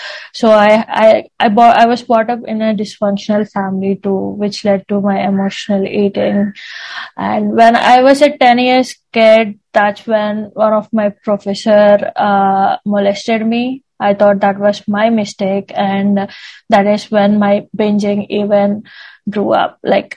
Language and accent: English; India; English is a second language; I'm from India, and in India we have these joint families where everyone live under the same roof.